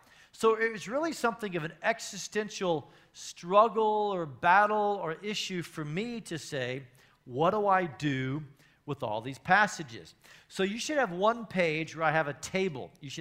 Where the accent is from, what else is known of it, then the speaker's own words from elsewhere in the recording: United States; If you're like me, I grew up in the States.